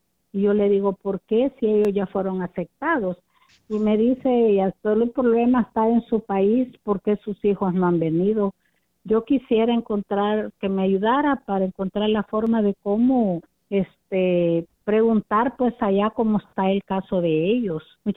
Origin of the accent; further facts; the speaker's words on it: El Salvador; now in United States; y somos de El Salvador.